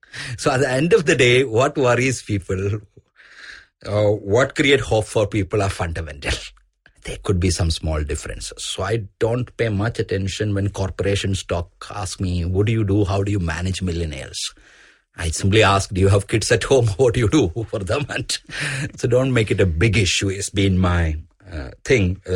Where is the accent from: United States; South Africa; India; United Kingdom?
India; Palakkad, Kerala; So as a kid, I grew up in the Western Ghats in Palghat.